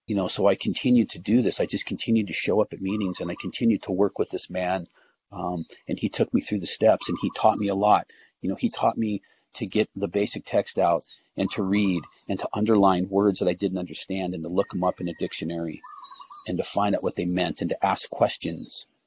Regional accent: Los Angeles, California, United States; Because growing up in Los Angeles with, 10 million people, whatever the population is there, you can get lost.

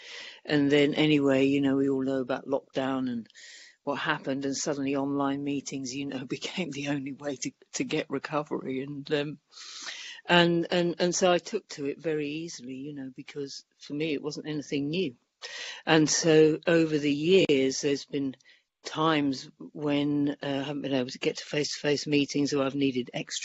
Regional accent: England, United Kingdom; I'm English and I live in England. So I live in England now, but I was working in Spain then.

